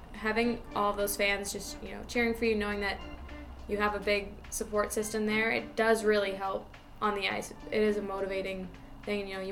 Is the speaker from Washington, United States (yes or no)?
no; Massachusetts, United States; So I know myself, I'm local. I'm from Massachusetts, so my family's always there.